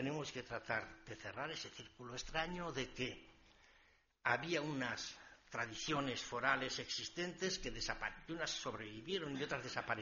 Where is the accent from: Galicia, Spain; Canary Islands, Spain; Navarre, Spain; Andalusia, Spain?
Navarre, Spain; Yo soy navarro, y empecé mi carrera política en el País Vasco